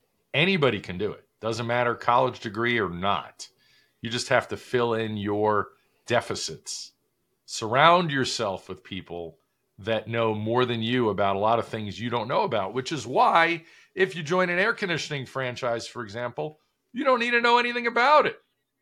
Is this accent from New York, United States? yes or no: yes; New York, United States; I'm a fast talker because I'm from New York.